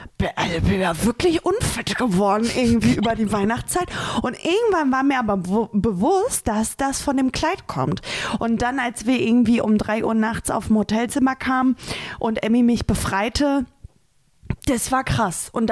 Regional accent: Berlin, Germany; wir kommen hier nicht aus Rostock, wir kommen aus Berlin.

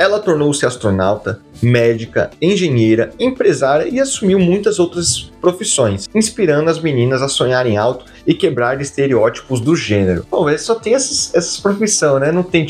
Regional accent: Piauí, Brazil; accent: Piauí; Meu sotaque piauiense, que tinha um pouco, tá ligado? Eu escondia completamente.

